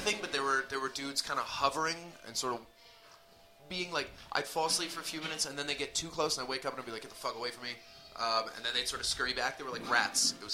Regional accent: Vancouver, British Columbia, Canada; I'm from Vancouver. Like, we have the downtown east side, and no one talks about it.

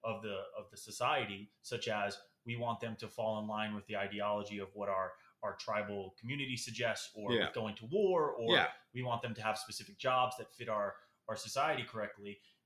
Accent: Mississippi, United States; I grew up in Mississippi my whole entire life, and I'm in a kinship group with my family.

